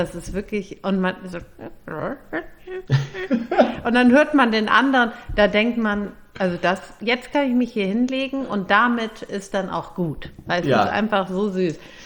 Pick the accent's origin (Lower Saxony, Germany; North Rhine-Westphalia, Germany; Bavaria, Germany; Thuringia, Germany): North Rhine-Westphalia, Germany; Cologne; Ich komme aus Köln, hier habe ich sie selten gesehen